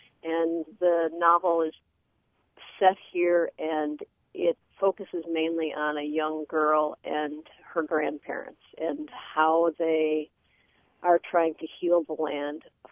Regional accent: Wausau, Wisconsin, United States; now in Manitowish, United States; No, I grew up in Wausau, but we spent all kinds of time up here when I was a kid.

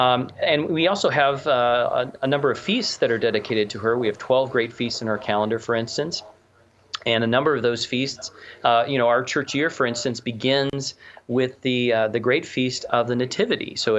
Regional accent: the South, United States; I'm from the South, so we say a philokalia.

